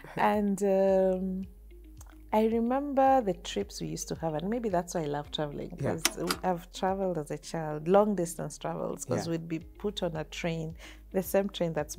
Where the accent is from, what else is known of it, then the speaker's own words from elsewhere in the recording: Kitale, Trans-Nzoia County, Kenya; So growing up in Kitale, same thing, you come up as a middle class, maybe lower middle class.